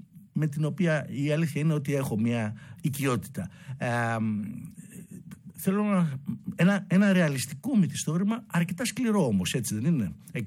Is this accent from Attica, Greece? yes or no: yes; Piraeus, Attica, Greece; εγώ είμαι Πειραιώτης αλλά ο πατέρας μου είχε γεννηθεί και μεγαλώσει στο Βόλο